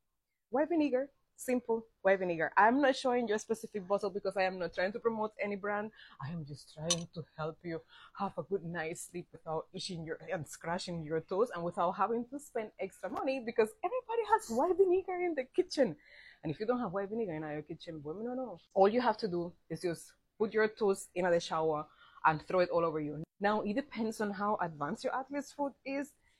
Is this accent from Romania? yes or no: no; Cuba; growing up in Cuba, we had no medication.